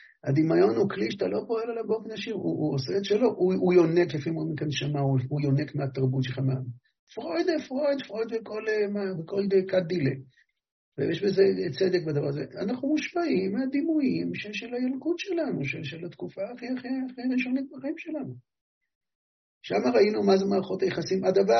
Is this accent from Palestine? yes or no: yes; Hebron, Hebron Governorate, Palestine; אז אמרתי לו, אבל אני, כמו כל הרבנים, מה אתה חושב? אני מחברון.